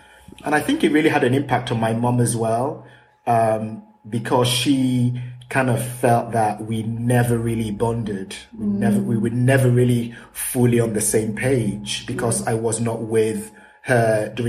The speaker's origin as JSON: {"language": "English", "town": "Hammersmith", "region": "London", "country": "United Kingdom", "tie": "born there", "said": "So I grew up in two distinct places. I was born in the UK, mm-hmm. in Hammersmith. My parents are from Nigeria."}